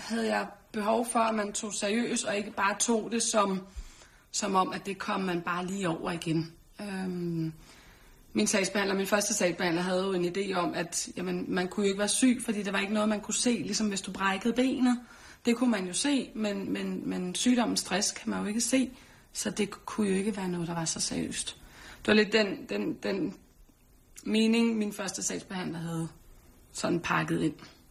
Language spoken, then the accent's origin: Danish; Brøndby, Capital Region of Denmark, Denmark; jeg er også født og opvokset i Brøndby, men har været flyttet herfra og så kommet tilbage.